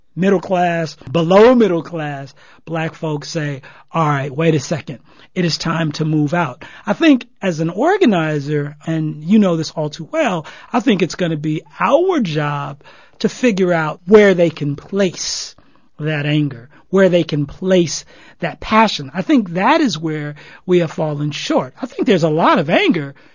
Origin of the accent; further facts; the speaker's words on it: Los Angeles, California, United States; I was raised on the East Side. So for the real LA natives, you know what I'm talking about. I was raised first on 28th and Hooper, right on the East Side, right down the street from Central Avenue Jazz.